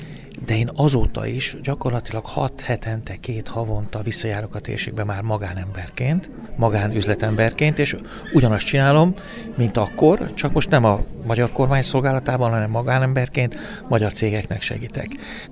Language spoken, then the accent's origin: Hungarian; Hungary; Különösen magyarként, ugye a mi történelmünk, a mi kultúránk alapvetően nem egy befogadó kultúra.